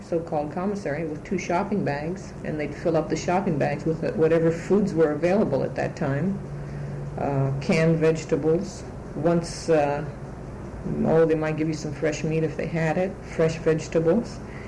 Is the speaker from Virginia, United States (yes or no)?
no; San Francisco, California, United States; moved away as an adult; now in San Diego, United States; I was born in San Francisco on October the 18th. 1918, and I lived there until I was 18 years old when I moved to San Diego.